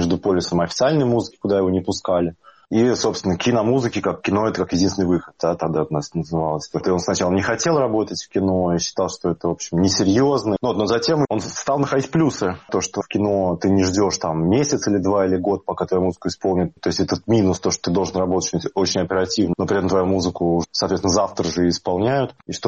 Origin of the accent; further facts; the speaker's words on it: Penza, Penza Oblast, Russia; Свои сэмплы я записал в родном городе Пенза в 97 году.